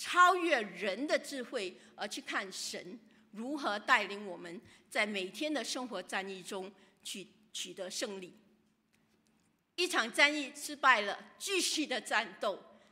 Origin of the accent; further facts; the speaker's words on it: Singapore; 我是新加坡人，我主要的我会替新加坡人讲话。